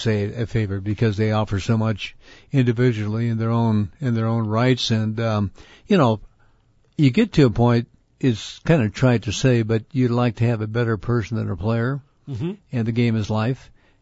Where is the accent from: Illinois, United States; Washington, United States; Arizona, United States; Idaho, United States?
Arizona, United States; Tucson; Yeah, well, Tucson, you know, I was born and raised in Tucson, and my dad started his cleaners and laundry in 1926